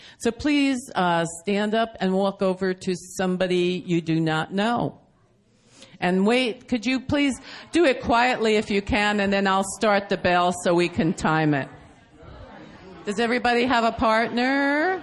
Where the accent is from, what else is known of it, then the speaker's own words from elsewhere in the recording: East Coast, United States; I get that a lot because I'm from the East Coast